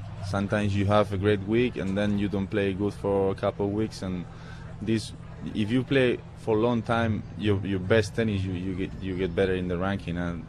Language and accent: English; Toledo, Castilla-La Mancha, Spain; born there; English is a second language; I was born near Madrid, in Toledo, which is a nice city, like 40-50 kilometers away from Madrid.